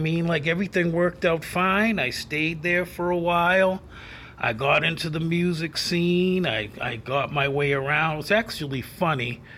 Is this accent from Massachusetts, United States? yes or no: yes; West Medford, Massachusetts, United States; Well, I'm born and raised in a town that's like 8 miles out of Boston, and it's called West Medford. It's in between Arlington, Malden, Stoneham, and Winchester.